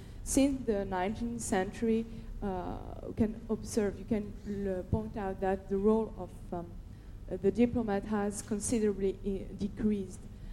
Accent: Morocco; now in France; I come from Morocco, but currently I'm sitting in France.

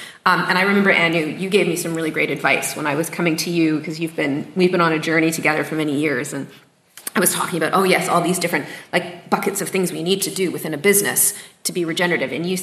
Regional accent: Canada; Now, I am a Canadian

